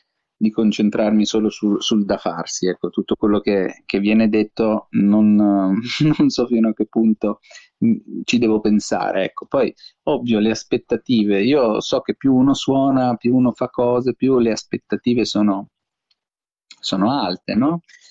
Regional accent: Piedmont, Italy; invece dalle mie parti in Piemonte

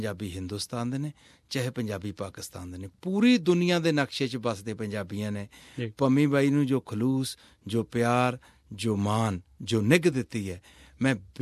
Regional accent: Jakhepal, Punjab, India; ਮੇਰਾ ਪਿੰਡ ਜਖੇਪਲ ਹੈਗਾ, ਤਹਿਸੀਲ ਸਨਾਮ, ਜ਼ਿਲ੍ਹਾ ਸੰਗਰੂਰ

